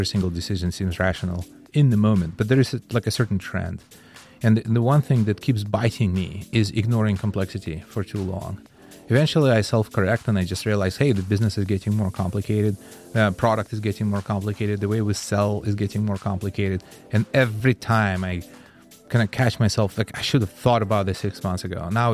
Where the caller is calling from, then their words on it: Oakland, California, United States; I'm joining you from Oakland, California.